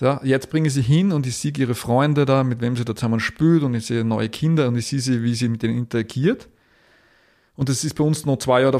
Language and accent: German; Fürstenfeld, Styria, Austria; wo ich aufgewachsen bin in Fürstenfeld, das war 94, 95